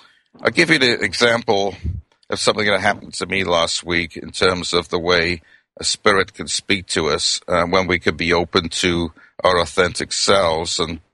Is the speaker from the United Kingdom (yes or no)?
yes; Wales, United Kingdom; accent: Welsh; now in United States; I was born in Wales, and I've lived in America now for over 30 years. I still enjoy being Welsh, and I follow rugby, and I love the beauty of the Welsh countryside.